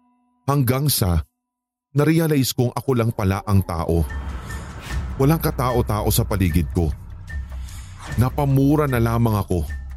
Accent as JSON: {"language": "Tagalog", "town": "Manila", "region": "Metro Manila", "country": "Philippines", "said": "Tulad nga po ng sinabi ko sa inyo kanina, tiga Manila po ako, and this time, sa Alabang pa ako nag-work."}